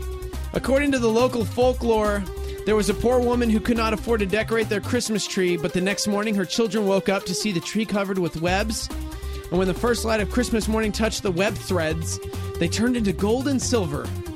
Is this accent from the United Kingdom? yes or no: no; Finland; Well, I grew up in Finland